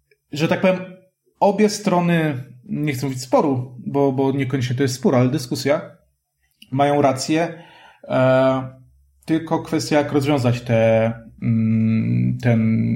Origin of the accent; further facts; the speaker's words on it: Kraków, Lesser Poland, Poland; ja jestem Krakusem, więc też nie chcę, żeby ktoś myślał, że tak, tutaj jestem, wywyższam Kraków, bo to jest moje miasto